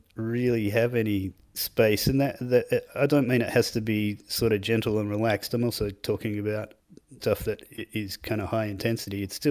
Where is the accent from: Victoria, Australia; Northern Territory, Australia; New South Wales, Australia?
Victoria, Australia; Warrandyte; I grew up in Warrandyte, and there was this little quite secret swimming hole